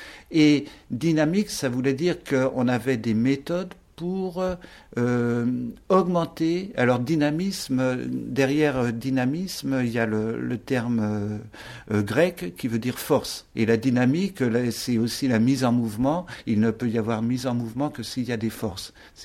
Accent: France; Et même chez nous, en France, ça fait pas si longtemps que tous ces calendriers lunaires se sont développés

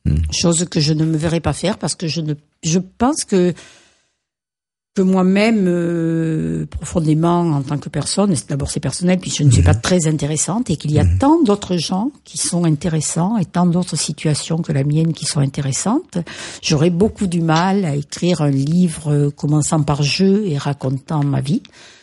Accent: Southern France, France; first language Occitan; Puisque je suis aussi très profondément occitane dans l'âme, ma première langue que j'ai entendu parler, en même temps que le français, même avant le français, c'est ce qu'on appelait le patois, la langue occitane.

